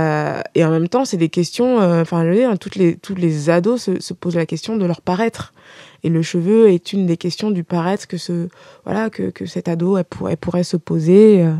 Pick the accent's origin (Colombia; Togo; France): France; born there; Enfin, moi je suis née en France